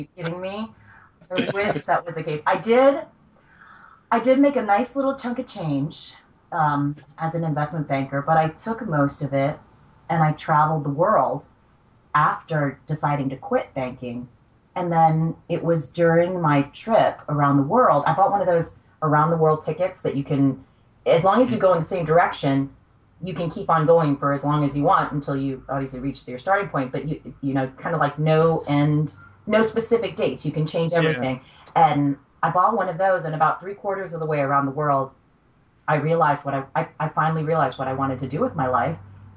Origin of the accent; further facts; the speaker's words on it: Columbus, Ohio, United States; I grew up in Columbus, Ohio. home of the Buckeyes. If anybody's from Ohio, go Bucks. Midwestern girl.